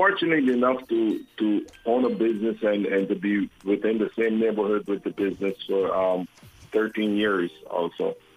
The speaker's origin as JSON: {"language": "English", "region": "Sicily", "country": "Italy", "moved": "yes", "lives_now": "New York, United States", "said": "Originally, I was from Sunbury, Sicily. Then the house burned when I was around 3 or 4, and we moved to Six Rose. And from Six Rose, migrated to New York, to America."}